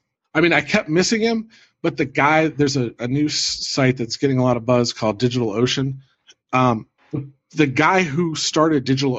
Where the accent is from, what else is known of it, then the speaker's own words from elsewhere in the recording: Cleveland, Ohio, United States; I shouldn't pick on Pittsburgh, but you know, I'm from Cleveland.